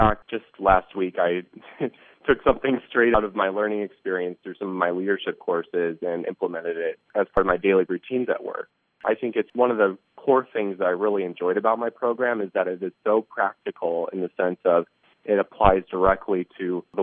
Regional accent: Chicago, Illinois, United States; also born or lived in Iowa City, United States; So I was born in Iowa City, Iowa. My mother and I lived there for about a year. And then we actually ended up going to Chicago because she wanted to go to school to become a doctor. So I actually grew up in downtown Chicago for about 14 years.

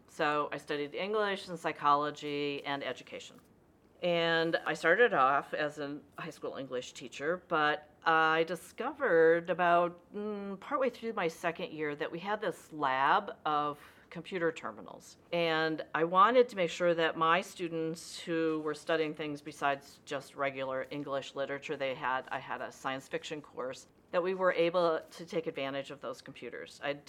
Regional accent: Mason City, Iowa, United States; I started out in Iowa. I moved to Minnesota to attend McAllister College.

